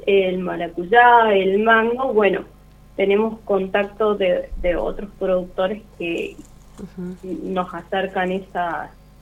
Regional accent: Palmira, Mendoza, Argentina; Y, bueno, nosotros somos de Palmira, San Martín

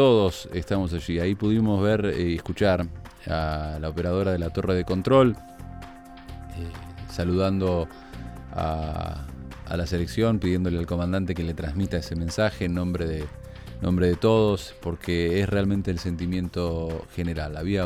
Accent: Argentina; Así somos los argentinos y las argentinas

